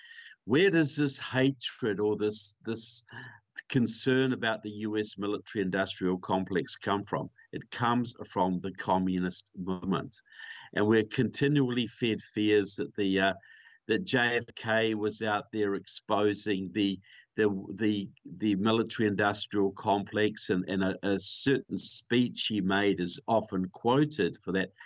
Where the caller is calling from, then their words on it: Christchurch, Canterbury, New Zealand; I'm calling from Christchurch, New Zealand. So I'm way in the South Pacific.